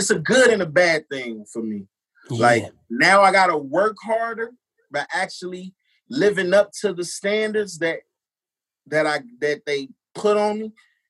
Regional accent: Chicago, Illinois, United States; even if how I feel about growing up in Chicago.

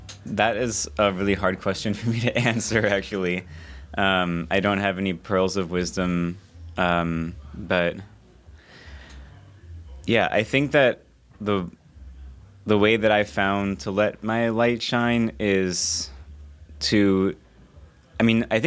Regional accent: New York City, New York, United States; I am from New York City.

